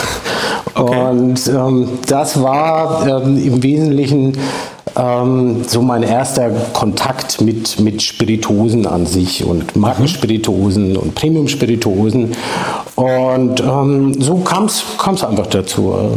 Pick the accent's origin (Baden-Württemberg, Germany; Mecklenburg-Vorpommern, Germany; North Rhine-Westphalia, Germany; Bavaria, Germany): Bavaria, Germany; Würzburg; Ursprünglich komme ich aus Würzburg, dem beschaulichen unterfränkischen Städtchen. Mhm. Und die Herkunft, wie du bestimmt hören kannst, lässt sich nicht verheimlichen. Bin dort aufgewachsen, habe dort studiert, bin mittlerweile 47